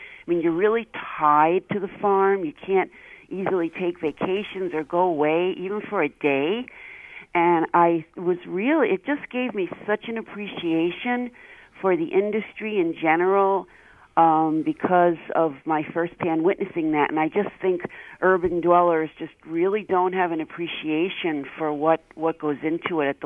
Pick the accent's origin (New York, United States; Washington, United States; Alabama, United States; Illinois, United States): New York, United States; Brooklyn; I just wanted to say that I grew up in Brooklyn, New York, and when I was a teenager, I had the opportunity to live and work on a dairy farm in Vermont for a while.